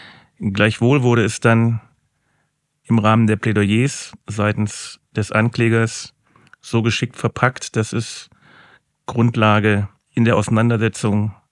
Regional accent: Hanover, Lower Saxony, Germany; Großstadt wie Frankfurt oder auch Hannover, wo ich herkomme

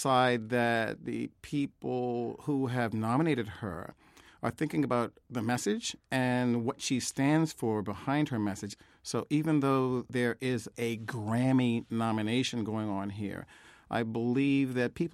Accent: United States; I'm an American, and I have an American story.

